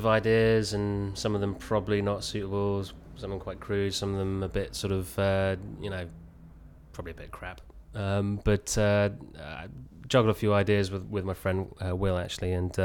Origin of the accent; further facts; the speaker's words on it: Oxford, South East England, United Kingdom; I grew up in Oxford. I was born in Oxford. Grew up in Oxford and still, for some unknown reason, still there.